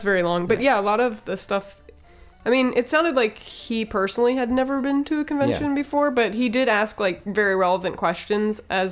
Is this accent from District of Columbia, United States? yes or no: yes; Washington, District of Columbia, United States; And I say DC, and they're always very shocked that I'm from DC.